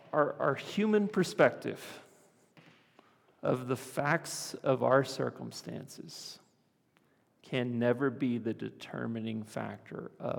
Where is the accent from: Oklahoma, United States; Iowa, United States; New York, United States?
Oklahoma, United States; Lawton; Where I grew up in Lawton, Oklahoma, we grew up using this phrase of, hey, you want to go? Let's go to the refuge.